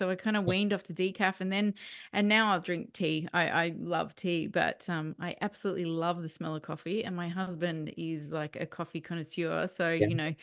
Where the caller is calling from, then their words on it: Victoria, Australia; I am down the surf coast in beautiful Victoria.